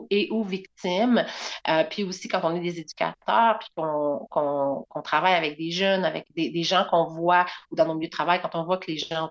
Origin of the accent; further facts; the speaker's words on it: Rimouski, Quebec, Canada; now in Lévis, Canada; Je retourne dans mon patelin.